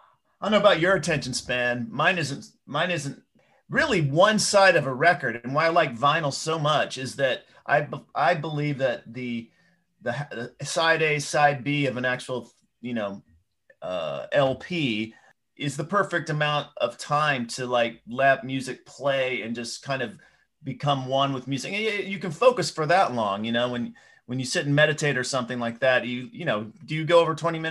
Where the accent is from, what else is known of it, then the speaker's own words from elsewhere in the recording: Knoxville, Tennessee, United States; I am from the South. That's right. I grew up in Knoxville, Tennessee.